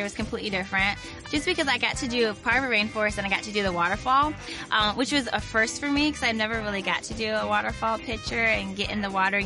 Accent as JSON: {"language": "English", "town": "El Paso", "region": "Texas", "country": "United States", "said": "I'm from El Paso, Texas, and I'm actually a computer programmer for an IT healthcare company."}